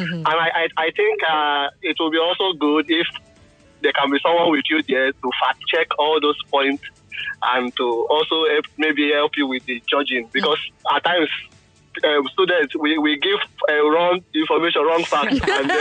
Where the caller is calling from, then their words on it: Finland; Yeah, I'm calling from Finland here